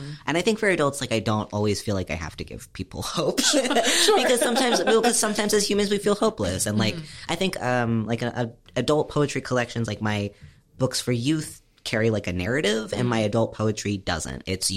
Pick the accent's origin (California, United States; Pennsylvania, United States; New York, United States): Pennsylvania, United States; Kutztown; And I grew up in Kutztown.